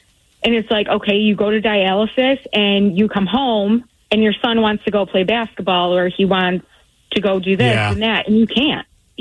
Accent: Buffalo, New York, United States; I mean, come on. We're from Buffalo. Of course I got chicken wings.

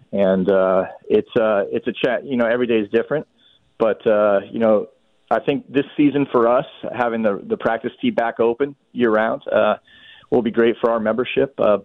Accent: California, United States; I'm originally from California. My whole family still lives out there.

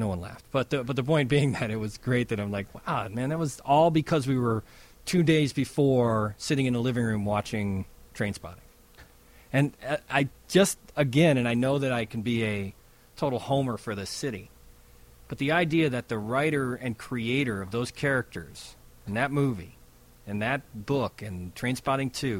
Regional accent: Chicago, Illinois, United States; No, I live in Chicago. I'm from Chicago.

